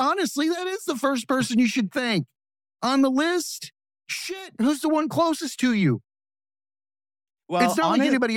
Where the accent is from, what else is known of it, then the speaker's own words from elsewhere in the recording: Florida, United States; I'm from Florida, man.